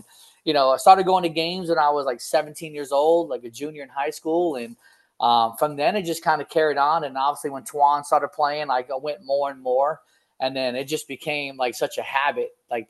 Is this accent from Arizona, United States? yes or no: no; Lauderhill, Florida, United States; And I grew up in Lauderhill. Kind of in Broward County, so kind of like moved a couple of spots around when I was younger.